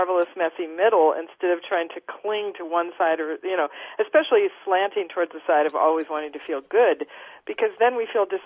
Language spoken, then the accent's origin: English; Minneapolis, Minnesota, United States; born there; Well, no, I was born in Minneapolis, Minnesota … I had a paper mentor.